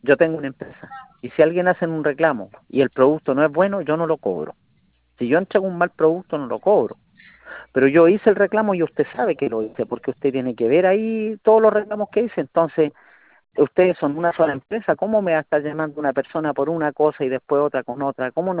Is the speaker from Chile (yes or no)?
yes; Laja, Biobío, Chile; yo vivo en Laja, yo soy de Laja, es una comuna chica, no tengo sucursal cerca